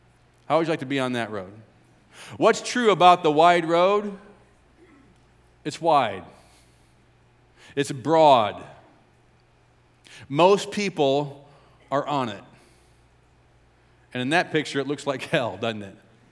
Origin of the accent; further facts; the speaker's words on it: St. Louis, Missouri, United States; I grew up in our culture. I grew up in St. Louis. I grew up watching TV, listening to the radio, going to high school, going to college.